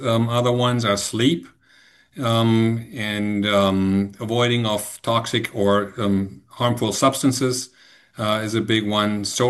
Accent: Germany; moved away as an adult; also born or lived in Ohio; now in United States; I'm originally from Germany. I used to practice there from 2001 to 2008, and then I came to the US and started here after my residency in Cleveland, Ohio.

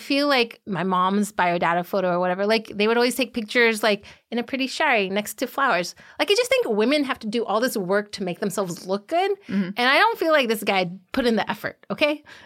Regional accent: India; I am from India.

